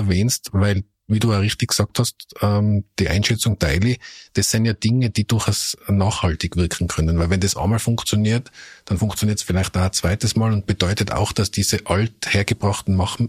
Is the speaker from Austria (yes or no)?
yes; Tyrol, Austria; Ja, ich kann das sagen als Tiroler.